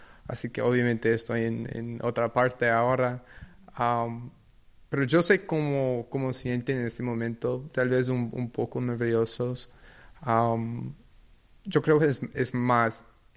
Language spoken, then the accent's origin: Spanish; United States; Y yo creo personalmente, como un estadounidense, que la sangre de nuestro país son los inmigrantes.